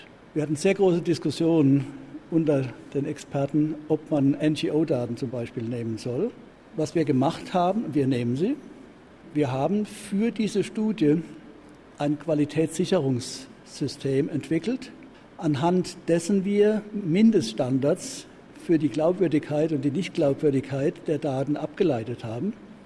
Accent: Germany; ich war 2 Jahre lang Vorsitzender als Deutscher.

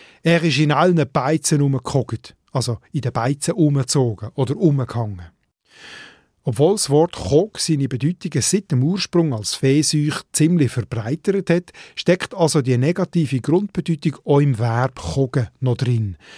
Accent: Solothurn, Switzerland; Dort, wo ich herkomme, im Solothurner Schwarzbubenland, dort sagt man übrigens Masperli.

